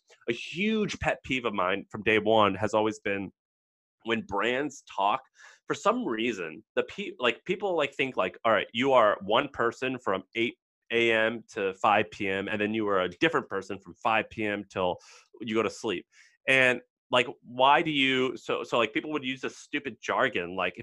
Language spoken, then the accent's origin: English; Missouri, United States; I used to have a hot dog stand, and I was from Missouri.